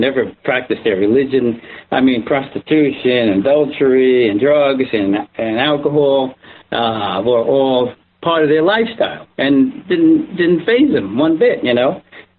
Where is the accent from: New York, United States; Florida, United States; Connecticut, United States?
New York, United States; Brooklyn; born there; Well, yeah, you know, I was born in Brooklyn. I went to a parochial school.